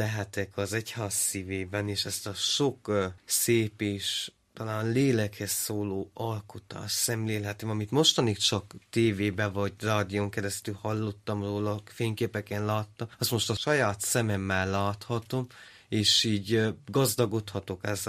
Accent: Transylvania, Romania; Tehát itt vagyunk mi, akik Erdélyből jöttünk

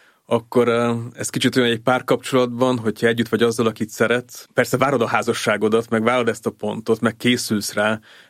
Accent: Budapest, Hungary; a jezsuitákhoz jártunk a templomba gyerekként, itt nőttem föl Budapesten a Mária utcai templomunkba

